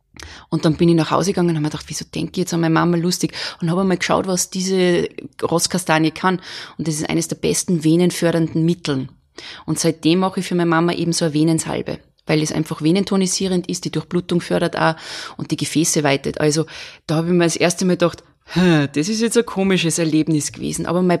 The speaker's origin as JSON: {"language": "German", "region": "Salzburg", "country": "Austria", "said": "als Salzburgerin ist Paracelsus natürlich auch sehr interessant für mich."}